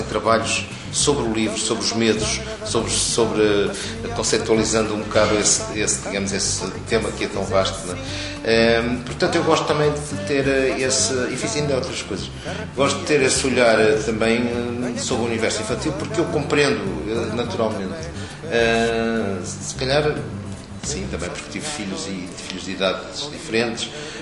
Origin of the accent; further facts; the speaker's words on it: Porto, Portugal; porque eu sou do Porto, vinhamos muito em viagem para estas bandas nessa altura